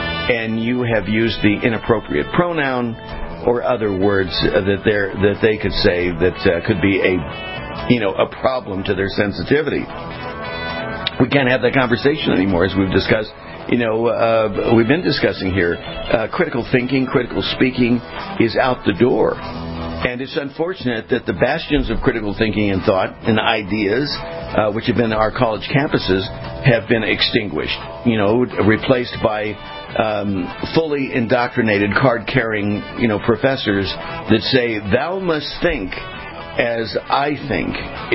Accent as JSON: {"language": "English", "region": "California", "country": "United States", "tie": "born or raised there", "said": "You know, as I maintain, having been raised, born and raised in California, I've seen a lot of crazy stuff going on."}